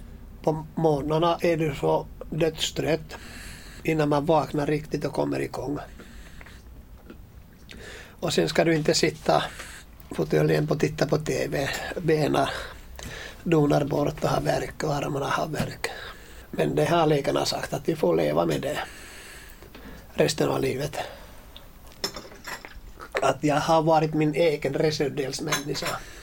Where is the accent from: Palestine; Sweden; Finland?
Finland; Du vet, jag är ju finländare.